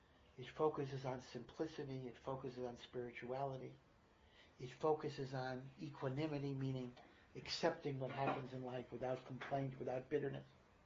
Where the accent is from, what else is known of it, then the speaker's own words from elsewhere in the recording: Hartford, Connecticut, United States; The thing is that I grew up in Hartford, Connecticut. Some of you might know Connecticut. I know Matthew is West Hartford, but I'm from the old neighborhood, Hartford, Connecticut.